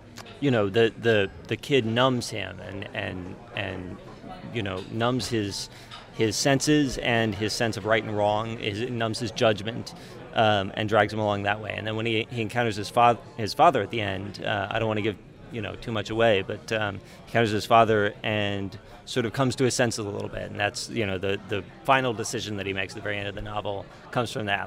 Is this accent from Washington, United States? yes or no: no; Maryland, United States; There's a Roy Rogers about 5 minutes from the house where I grew up in Maryland.